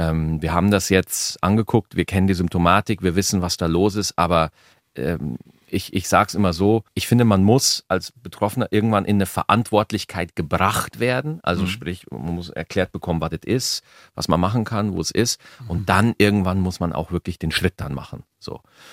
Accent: Switzerland; ich komme aus der Schweiz.

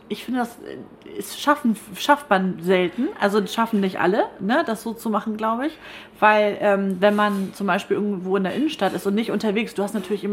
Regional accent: Schleswig-Holstein, Germany; Ich bin ja in Kehude aufgewachsen und das ist direkt nebenan.

